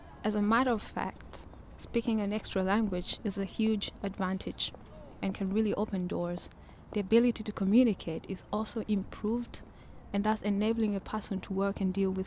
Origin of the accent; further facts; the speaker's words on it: Kenya; now in Germany; I am a Kenyan student living in Germany.